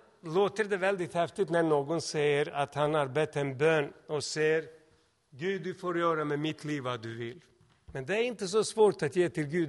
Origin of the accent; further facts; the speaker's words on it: Serbia; now in Sweden; Jag hade ingenting i stort sett i livet då. Jag hade en liten väska när jag kom från Serbien.